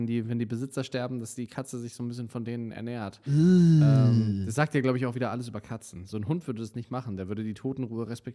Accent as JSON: {"language": "German", "town": "Gifhorn", "region": "Lower Saxony", "country": "Germany", "tie": "born there", "also_born_or_lived": "Hannover", "said": "Das war mein erster Kindergarten noch in Gifhorn. Also nicht mal der in Hannover, sondern wirklich da, wo ich geboren bin."}